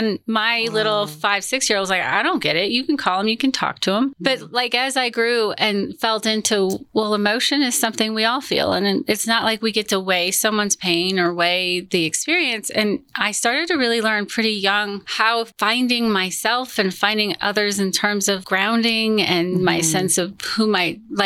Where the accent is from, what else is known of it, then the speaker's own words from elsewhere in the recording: Houston, Texas, United States; also born or lived in Michigan; now in Colorado Springs, United States; I'm originally from Houston. By way of Michigan.